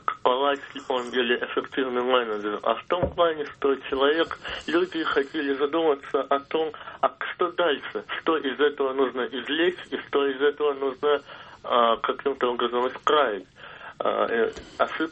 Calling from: Belgorod, Belgorod Oblast, Russia; я звоню из Белгорода.

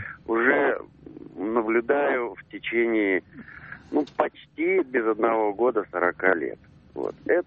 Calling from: Saint Petersburg, Russia; Я звоню вам из Петербурга.

